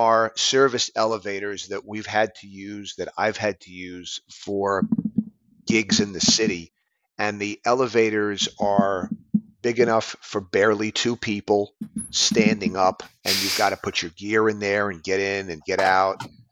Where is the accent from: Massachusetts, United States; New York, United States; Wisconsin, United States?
New York, United States; New York City; Well, I grew up in New York City, and I had an opportunity as a kid to check out some of the greatest jazz musicians alive at the time.